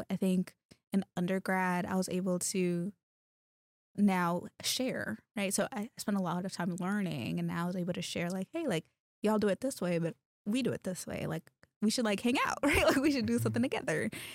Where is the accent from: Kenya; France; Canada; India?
Kenya; accent: American; English is a second language; now in United States; I think when I go back to Kenya, right, like my Swahili is pretty Americanized, right? I have my American accent now, so I lost the accent, but now my Swahili sounds different, right?